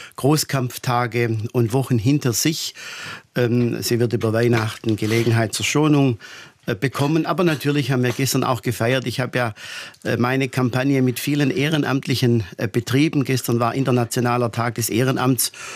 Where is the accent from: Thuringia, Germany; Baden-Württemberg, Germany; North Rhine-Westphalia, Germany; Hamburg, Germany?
Baden-Württemberg, Germany; Weingarten; In der Tat, ich bin gebürtiger Oberschwabe und natürlich bis heute auch dieser Heimat verbunden.